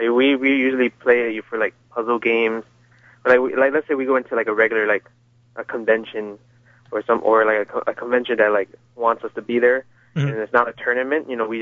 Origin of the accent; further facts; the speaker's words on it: New York City, New York, United States; Yeah, I'm from New York City.